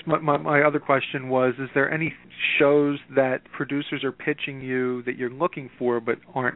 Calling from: Philadelphia, Pennsylvania, United States; calling from Philadelphia.

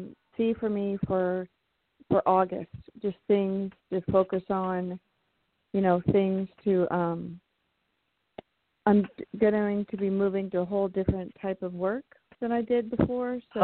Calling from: Seattle, Washington, United States; I'm calling from Seattle.

